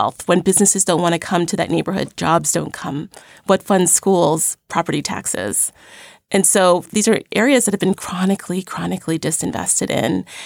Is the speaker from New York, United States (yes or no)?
yes; Brooklyn, New York, United States; when I grew up in Crown Heights, Brooklyn, which I didn't know until later on in life was a formerly redlined neighborhood.